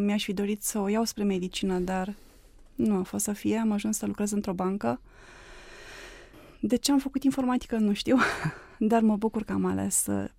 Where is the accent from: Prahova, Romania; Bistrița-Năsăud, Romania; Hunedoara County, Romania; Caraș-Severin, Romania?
Prahova, Romania; Ploiești; born there; moved away as an adult; now in Bucharest, Romania; M-am născut la Ploiești în anul 1969.